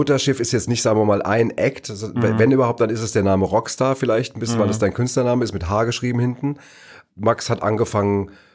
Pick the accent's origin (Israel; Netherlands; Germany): Germany; Neu-Isenburg, Hesse; Das war das Astoria-Kino in Neu-Isenburg, wo ich groß geworden bin.